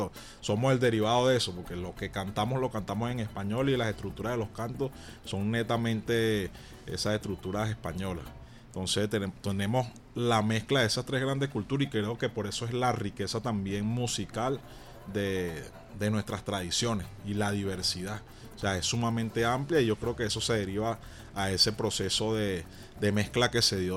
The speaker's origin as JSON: {"language": "Spanish", "town": "Caricuao", "region": "Capital District", "country": "Venezuela", "tie": "born there", "said": "yo no soy nacido en pueblo, yo nací en Caricuao"}